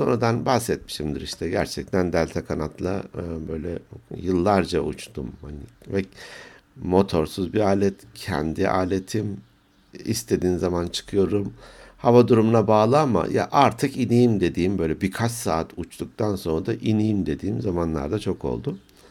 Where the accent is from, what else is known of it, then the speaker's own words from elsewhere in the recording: İnönü, Eskişehir, Turkey; Belki bahsetmişimdir hani Eskişehir İnönü benim memleketim